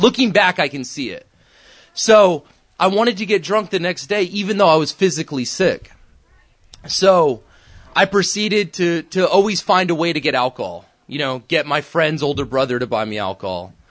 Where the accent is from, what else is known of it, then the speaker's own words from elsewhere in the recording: Austin, Texas, United States; Growing up in Austin, Texas, you know, I started to really notice my disease of addiction way before I drank.